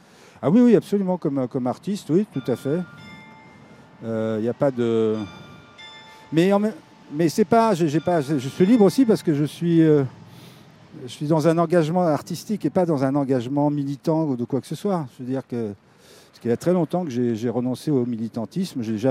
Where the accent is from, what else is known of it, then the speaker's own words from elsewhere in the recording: Belgrade, Serbia; quand je suis arrivé de Belgrade, on me disait c'est la capitale de la Roumanie. Je dis non, de Yougoslavie.